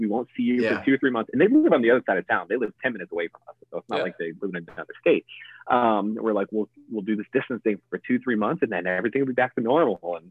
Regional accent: New York, United States; now in California, United States; We're all originally from New York. So we, you know, a couple of years ago, we went back to New York, moved them up to California to be closer to us.

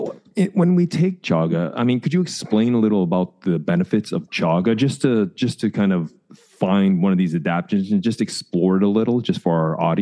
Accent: Canada; now in Norway; I'm from Canada, and I live in Norway.

